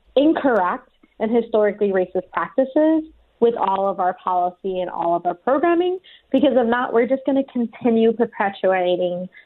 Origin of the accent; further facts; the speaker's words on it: New York, United States; I grew up in Brooklyn, New York, in Williamsburg, in an area that is now very populous because it's been gentrified.